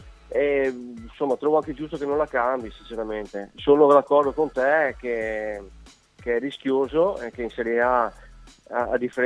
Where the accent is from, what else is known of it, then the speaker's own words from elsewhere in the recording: Venice, Veneto, Italy; Io da veneziano, leggendo anche la stampa quotidiana